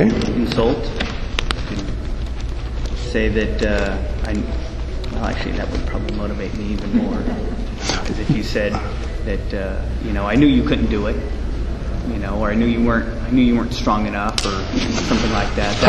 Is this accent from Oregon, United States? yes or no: yes; Salem, Oregon, United States